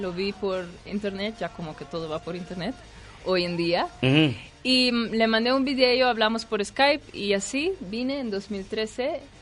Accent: Curaçao; Mi apellido es holandés, pero soy de Curazao, pues, Dutch Caribbean

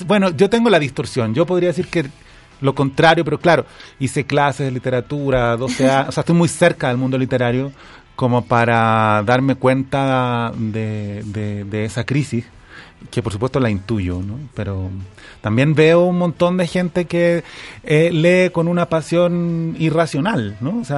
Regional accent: Chile; soy chileno, tengo sí. esa todavía.

